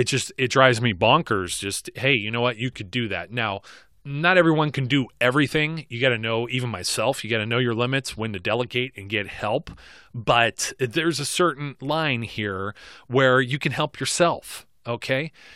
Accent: England, United Kingdom; you could tell as being an English guy, I say well instead of good.

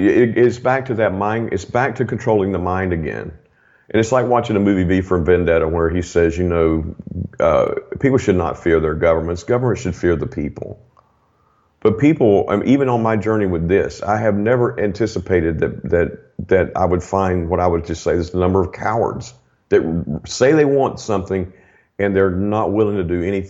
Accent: North Carolina, United States; I grew up on farms in North Carolina.

